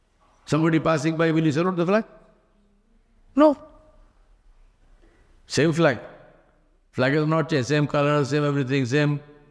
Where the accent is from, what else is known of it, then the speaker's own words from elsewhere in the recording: India; Same thing in India, I am from India, same thing in India.